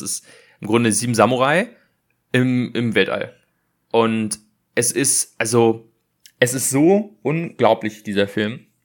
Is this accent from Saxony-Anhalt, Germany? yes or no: no; Berlin, Germany; ich bin selber in Berlin groß geworden, zwar nicht im Gropiusbau und auch nicht zu der Zeit, also ich bin in Wannsee-Steglitz groß geworden, also das ist eigentlich fast eine andere Stadt, das ist sehr privilegiert